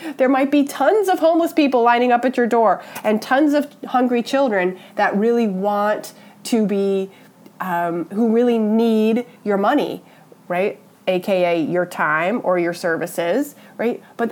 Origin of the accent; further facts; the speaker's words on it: East Coast, United States; You may have noticed, because I'm from the East Coast, that I communicate a little bit differently.